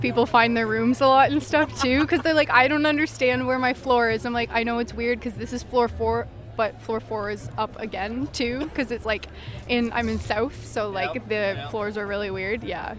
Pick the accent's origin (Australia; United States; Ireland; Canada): Canada; Goderich, Ontario; Goderich, Ontario.